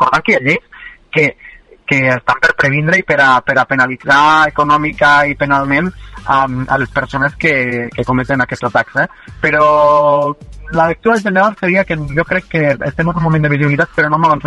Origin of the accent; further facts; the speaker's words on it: Móra la Nova, Catalonia, Spain; now in Roquetes, Spain; soc un roquetero d'adopció. Jo soc de Móra la Nova, però fa 3 anys que vaig vindre a viure a Roquetes.